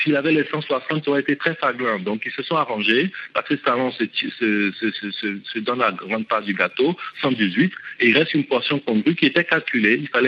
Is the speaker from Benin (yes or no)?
yes; Benin; ça fait quand même des années qu'on observe et qu'on est béninois